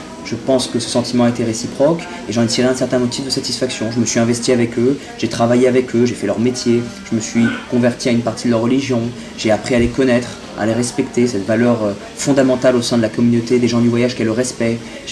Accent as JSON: {"language": "French", "country": "France", "said": "Et nous, on est français, donc on est libre"}